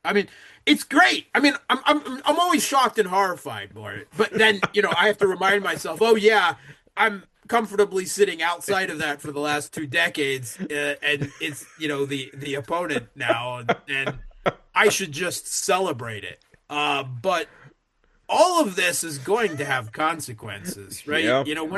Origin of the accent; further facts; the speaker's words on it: United States; born there; I was like you, I was born in the United States, right?